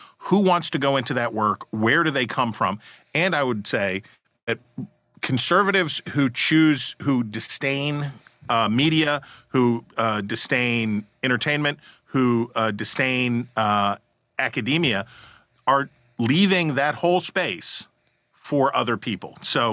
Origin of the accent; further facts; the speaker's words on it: West Virginia, United States; I promise you, I've only ever been the one person from Ohio County, West Virginia that I bumped into